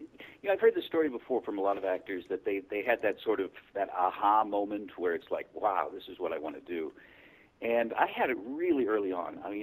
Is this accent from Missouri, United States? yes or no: yes; St. Louis, Missouri, United States; moved away as an adult; now in Los Angeles, United States; But I was born in St. Louis, St. Louis, Missouri. And I lived there till I was about 21, and then I left, and then I went to the East Coast and did some theater